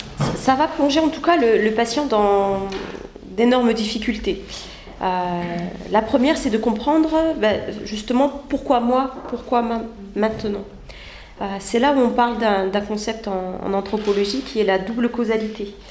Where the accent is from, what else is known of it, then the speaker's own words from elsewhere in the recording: Morocco; Moi, je suis originaire du Maroc.